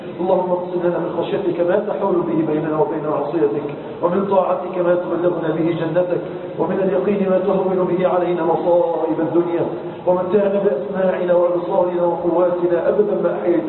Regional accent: Egypt; احنا النهاردة عندنا في مصر 10 مليون عانس ساب تكاليف الزواج.

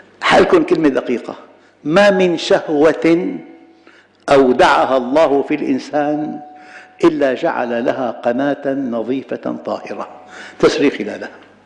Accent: Damascus, Damascus Governorate, Syria; في جامع عندنا بالشام، هذا الجامع بحي تراسي، سوق ساروجة اسمه،

